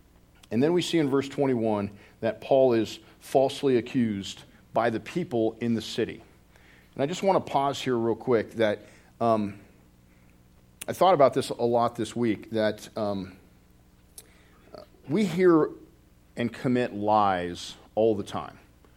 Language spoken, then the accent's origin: English; Colorado, United States; If you were born and raised in this area, I was born and raised in Colorado, right?